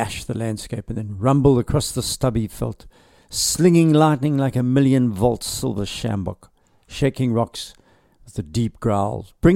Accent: KwaZulu-Natal, South Africa; I was raised in Inkwaleni Valley in northern Zululand, where the mysterious Mhlathuzi River flows powerfully after these storms.

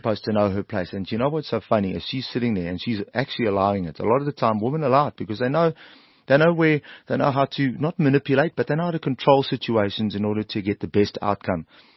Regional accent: South Africa; I don't have to say I'm proudly South African on stage and wear the South African flag around my waist.

